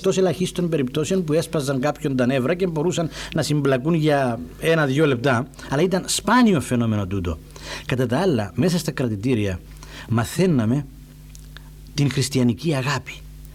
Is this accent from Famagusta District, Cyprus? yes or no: yes; Gialousa, Famagusta District, Cyprus; Τους ύμνους τους θυμόμουνα από την εκκλησία του χωριού μου όταν ήμουν παιδί, από τη Γιαλούσα